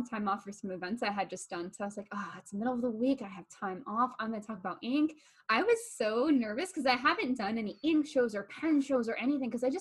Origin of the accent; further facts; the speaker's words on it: Texas, United States; now in California; I got two of the states because I grew up in Texas. So like, I had to get Texas and I live in California.